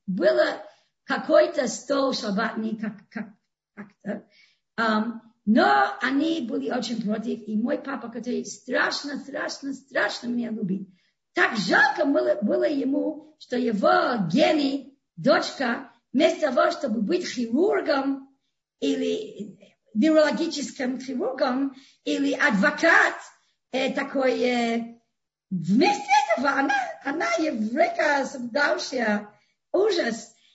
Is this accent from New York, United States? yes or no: no; Los Angeles, California, United States; Так что я выросла в Лос-Анджелесе